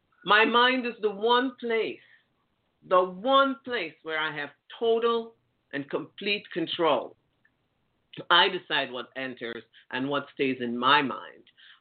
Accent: Jamaica; Growing up in Jamaica, I sometimes had to get food from the church.

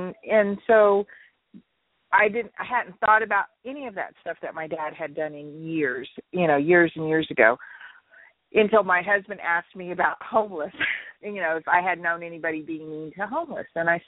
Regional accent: Alaska, United States; born there; I was born in Alaska. My dad was stationed in Fort Wainwright, which is near Fairbanks, Alaska, during the 60s. And so we were there for, I think, 3 years.

